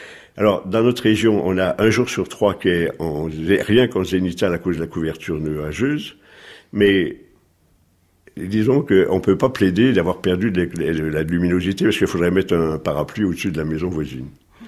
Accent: Grand Est, France; Bah oui, moi je suis du coin, je suis un Lorrain pur

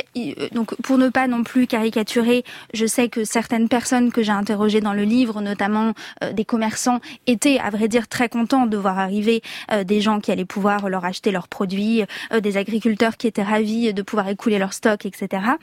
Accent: Auvergne-Rhône-Alpes, France; Je viens de de l'Allier.

